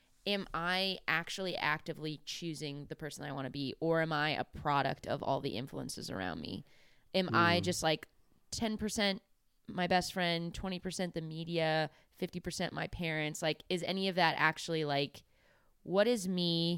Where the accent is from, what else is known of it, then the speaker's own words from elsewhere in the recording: California, United States; I'm going to play up that I'm from California. I think that's going to hit in the Midwest.